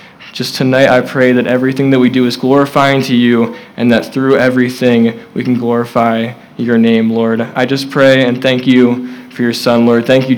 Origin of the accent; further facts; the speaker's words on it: Hershey, Pennsylvania, United States; And it's true, I am from Hershey, Pennsylvania. I'm from Chocolate Town.